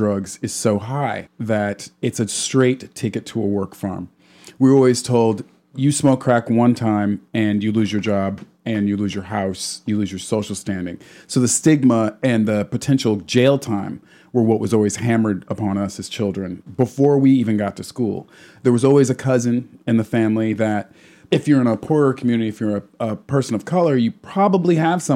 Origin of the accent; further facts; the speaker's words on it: Missouri, United States; You know, I'm from Missouri, and the drug laws there are incredibly strong.